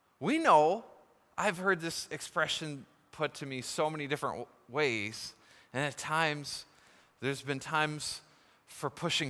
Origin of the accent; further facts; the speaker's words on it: Canada; Now, as a Canadian society, we've moved more and more away from this book.